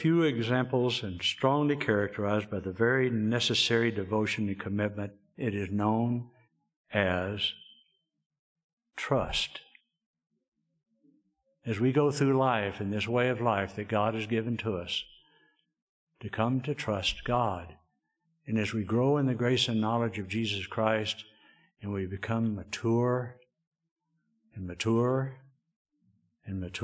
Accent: Texas, United States; Kind of surprised when I told you all I was born and raised in Texas, I didn't see any heads go down and just start shaking.

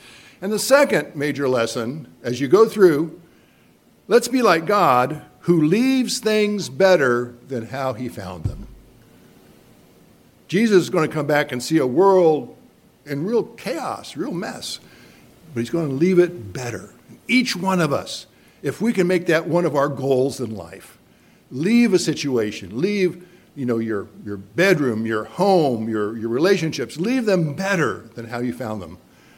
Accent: Virginia, United States; We are from Northern Virginia.

